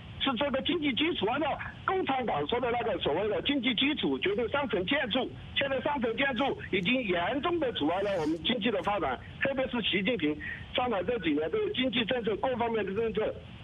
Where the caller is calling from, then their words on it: Sichuan, China; 我是四川的，我讲一下我们这里一个情况吧。